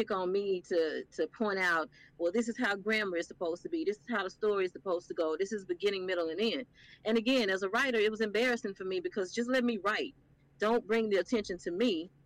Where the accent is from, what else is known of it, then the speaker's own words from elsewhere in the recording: the South, United States; But I grew up in the South, not on the East Coast, not on the West Coast